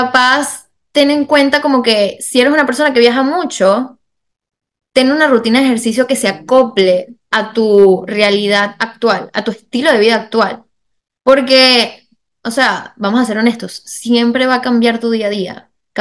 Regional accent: Venezuela; now in Miami, United States; yo soy venezolana, yo viví en Caracas y me mudé en el 2022, hace año y pico, a Miami. Y también dentro de toda esa mudanza, pues tuve que hacer una pasantía en Seattle por 3 meses

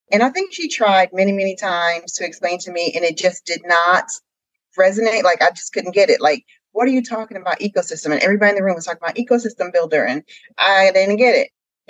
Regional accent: New Jersey, United States; I was born and educated in New Jersey, South Jersey.

